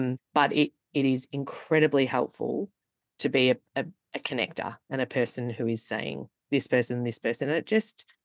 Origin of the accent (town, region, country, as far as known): Melbourne, Victoria, Australia